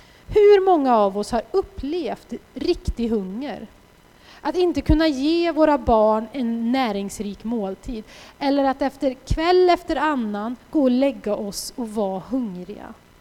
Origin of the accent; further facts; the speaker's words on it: Sweden; jag kommer från Sverige, jag går på en bibelskola